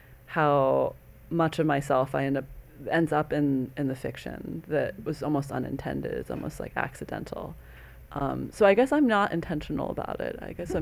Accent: Iowa, United States; I'm from Iowa and I made the character from Nebraska

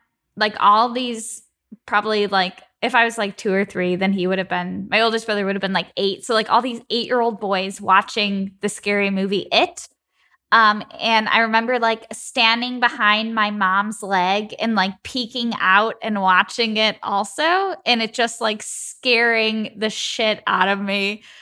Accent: Chicago, Illinois, United States; okay, so I'm from the Midwest. I'm from Chicago. So we, you know, basements are a big thing

